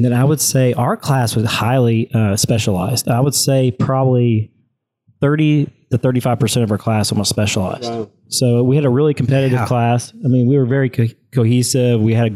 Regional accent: Memphis, Tennessee, United States; Yeah, I'm from Memphis.

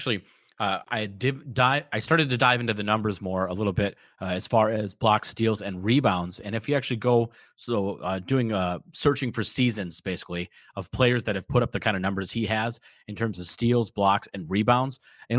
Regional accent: Minnesota, United States; I'm from Minnesota, so as a Gopher fan, it wasn't my favorite game.

